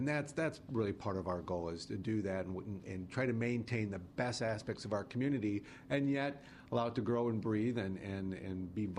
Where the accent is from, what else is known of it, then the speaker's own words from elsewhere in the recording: Cedarburg, Wisconsin, United States; I've grown up in a number of tourism towns. I grew up in Cedarburg, formative years in Wisconsin Dells. So I've been around it all my life.